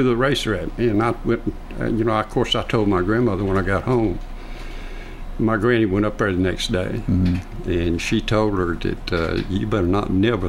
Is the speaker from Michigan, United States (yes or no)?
no; Columbus, Georgia, United States; Columbus, Georgia.